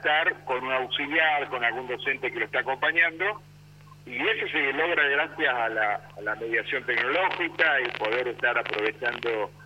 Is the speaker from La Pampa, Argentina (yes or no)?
yes; General Pico, La Pampa, Argentina; also born or lived in Santa Rosa; Yo soy... Pampeano, nacido en Pico y ciudadano de Santa Rosa.